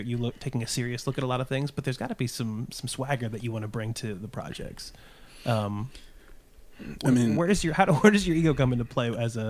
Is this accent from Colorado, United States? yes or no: no; Indiana, United States; Oh yeah, I mean I'm from Indiana.